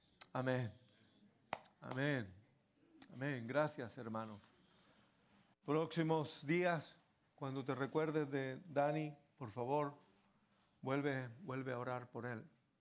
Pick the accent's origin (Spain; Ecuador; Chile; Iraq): Chile; Santiago, Santiago Metropolitan Region; now in United States; mi niñez y mi infancia transcurrieron en Santiago de Chile, viviendo casi enfrente de una gran iglesia católica, el Sagrado Corazón de María, o San Judas Tadeo, como le llamaban otros.